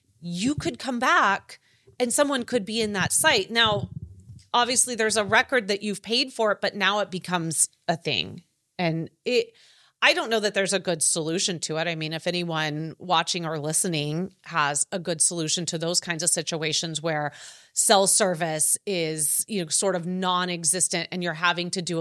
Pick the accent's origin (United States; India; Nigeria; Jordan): United States; Chicago, Illinois; Oh, well, I'm from Chicago.